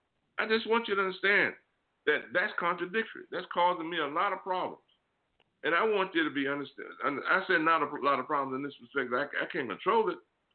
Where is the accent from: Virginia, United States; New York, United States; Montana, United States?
Virginia, United States; But I'm from Virginia, and I went to school there.